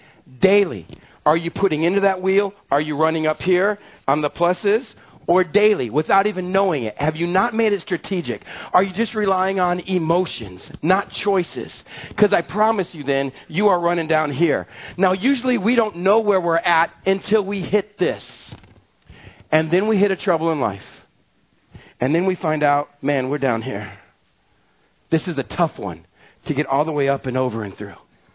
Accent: Texas, United States; I come from West Texas. You don't cry, period.

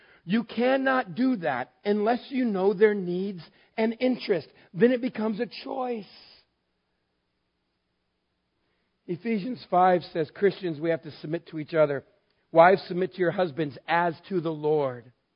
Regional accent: Texas, United States; See, I grew up in West Texas with a bunch of boys, a very big, strong dad, a very strong mom.

